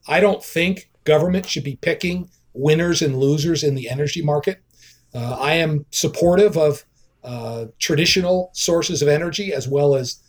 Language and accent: English; Pennsylvania, United States; moved away as an adult; now in Bozeman, United States; I grew up in Pennsylvania. I first came to Montana 44 years ago and as a student.